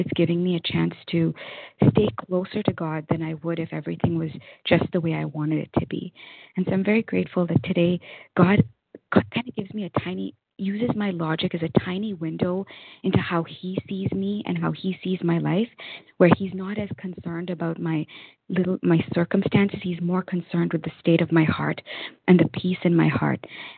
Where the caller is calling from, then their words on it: Toronto, Ontario, Canada; recovered compulsive overeater from Toronto, Canada.